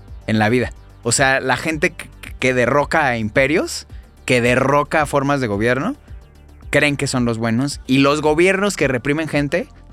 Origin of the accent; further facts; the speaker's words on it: Mexico; para conocernos un poquito más como mexicanos y como geeks.